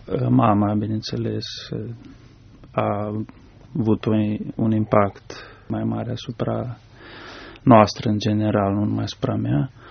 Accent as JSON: {"language": "Romanian", "country": "Moldova", "tie": "born there", "said": "M-am născut în Republica Moldova, chiar pe malul Prutului, într-un sat."}